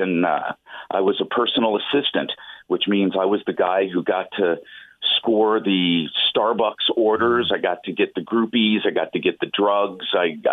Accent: Springfield, United States; I grew up here in Springfield. I have always felt like a Springfield kid.

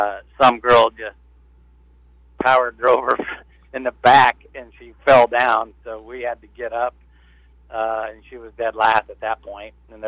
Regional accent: Nebraska, United States; But we're from Nebraska, so we're used to that.

